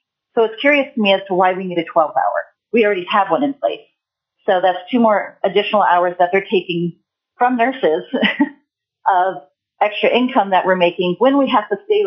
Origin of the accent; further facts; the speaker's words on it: Anchorage, Alaska, United States; I am from Anchorage, Alaska